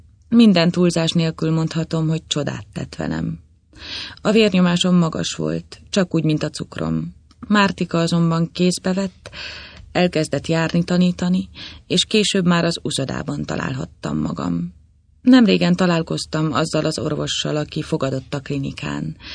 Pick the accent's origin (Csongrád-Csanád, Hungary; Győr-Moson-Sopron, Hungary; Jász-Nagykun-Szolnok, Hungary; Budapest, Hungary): Csongrád-Csanád, Hungary; Szeged; born there; 41 éves. Szegeden születtem, és békés családi környezetben éltem.